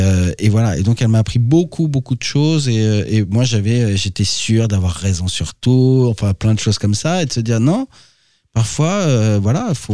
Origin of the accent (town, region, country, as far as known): Hauts-de-France, France